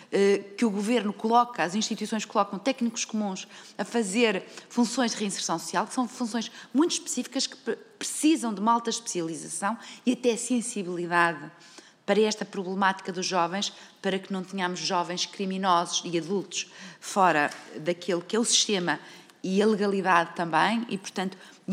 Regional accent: Arcos de Valdevez, Viana do Castelo, Portugal; eu sou de Arcos de Valdevez

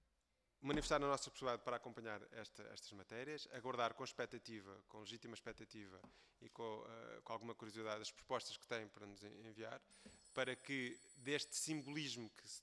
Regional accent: Setúbal, Portugal; Eu sou do distrito de Setúbal, como sabem, é um distrito fortemente com uma fileira florestal grande

